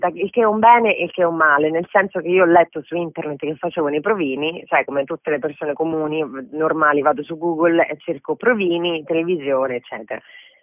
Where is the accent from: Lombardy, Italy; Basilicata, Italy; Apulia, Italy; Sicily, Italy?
Sicily, Italy; Palermo; moved away as an adult; sono palermitano, ho vissuto lì fino ai 25 anni, per cui tutte le esperienze fondamentalmente di formazione le ho iniziate lì.